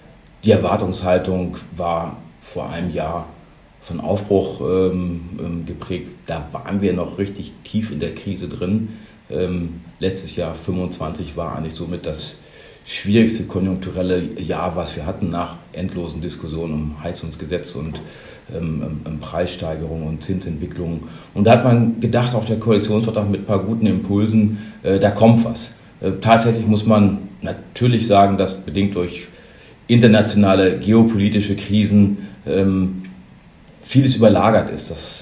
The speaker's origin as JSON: {"language": "German", "town": "Göttingen", "region": "Lower Saxony", "country": "Germany", "tie": "born or raised there", "said": "Es ist in meiner Heimatstadt, die Location kenne ich gut."}